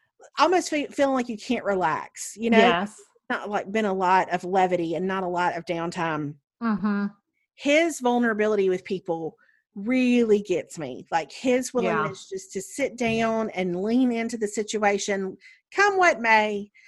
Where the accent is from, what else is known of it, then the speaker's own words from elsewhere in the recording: Mississippi, United States; He goes to the Mississippi Delta, which we had a little hint about that.